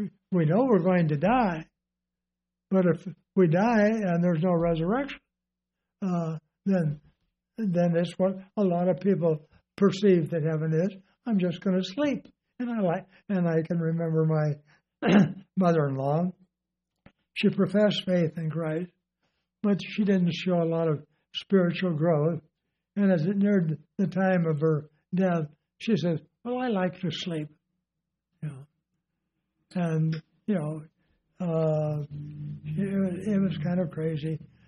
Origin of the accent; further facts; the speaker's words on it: Compton, California, United States; I grew up in Compton, California. The Pacific Electric tracks went right past our house.